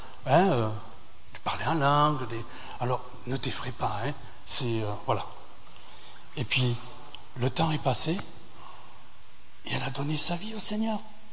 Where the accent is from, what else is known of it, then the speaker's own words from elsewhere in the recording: France; now in England; Moi, je suis en Angleterre, je suis français, je ne parle pas un mot de français